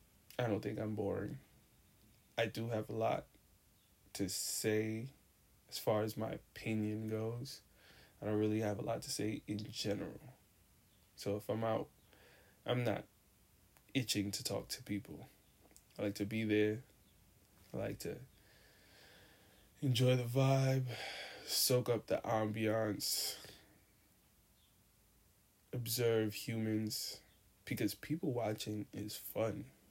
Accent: Brooklyn, New York, United States; And I'm from Brooklyn. I was terrified of getting stabbed up.

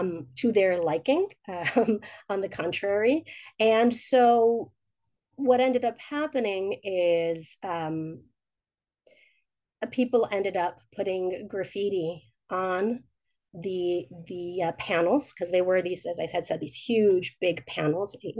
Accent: New York, United States; it felt like I wasn't welcome in my home state of New York.

